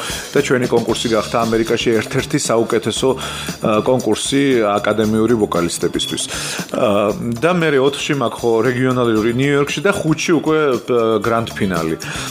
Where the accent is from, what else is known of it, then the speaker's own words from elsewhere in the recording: Kutaisi, Imereti, Georgia; ჩემს მშობლიურ ქალაქში ქუთაისში საოპერო ფესტივალის ჩატარება